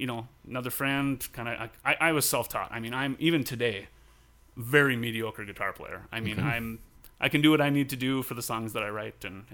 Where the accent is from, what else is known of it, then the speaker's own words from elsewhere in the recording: Pekin, North Dakota, United States; I'm from Pekin, North Dakota.